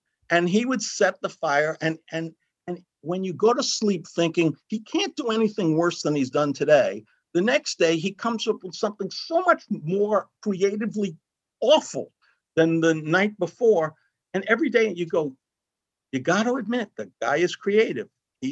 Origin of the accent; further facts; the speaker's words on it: Brooklyn, New York, United States; But I grew up in Trump Village as a child in Brooklyn